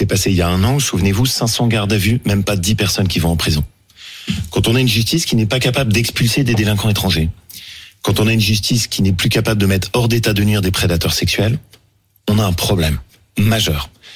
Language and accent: French; Le Chambon-sur-Lignon, Auvergne-Rhône-Alpes, France; chez moi en Haute-Loire, au Chambon-sur-Lignon.